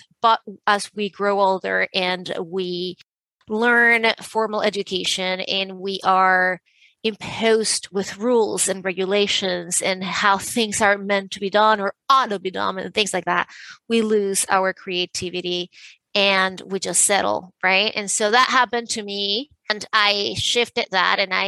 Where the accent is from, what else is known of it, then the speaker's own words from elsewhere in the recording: Venezuela; moved away as an adult; now in United States; I grew up in Venezuela, and I moved to the States to go to law school.